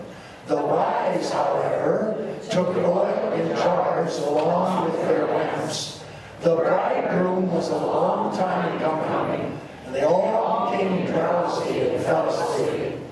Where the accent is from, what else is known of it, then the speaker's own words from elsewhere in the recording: Nebraska, United States; Except I'm from Nebraska, so... it used to be competitive.